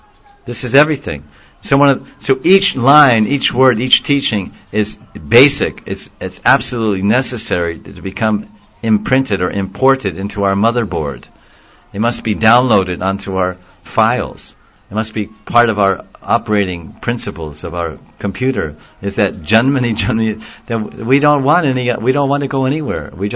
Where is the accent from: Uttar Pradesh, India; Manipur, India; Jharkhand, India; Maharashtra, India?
Uttar Pradesh, India; Govardhan; born there; So wait a minute, I was born in Govardhan, I went all over the place.